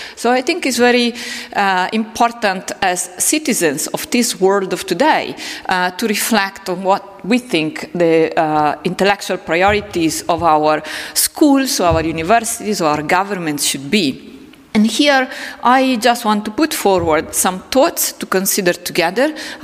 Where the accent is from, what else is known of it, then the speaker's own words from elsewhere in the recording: Lombardy, Italy; accent: Italian; English is a second language; I'm Italian. I'm just from the other side of the border, from Lombardia. But I think my accent, my Italian accent, which you can already hear when I speak English, would become really interesting when I speak German.